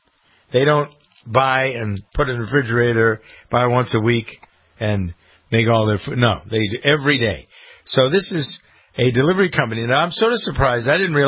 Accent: Framingham, Massachusetts, United States; My hometown of Framingham, Massachusetts, headquarters of Staples

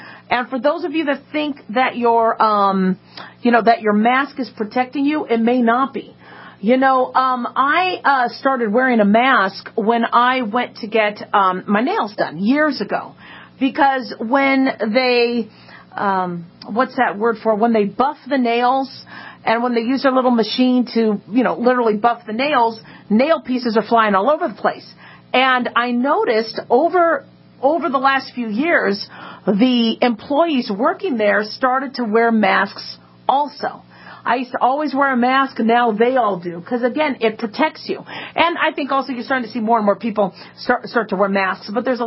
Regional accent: Phoenix, Arizona, United States; now in Las Vegas, United States; those of us who have lived in Las Vegas or lived in the desert when I grew up in Phoenix

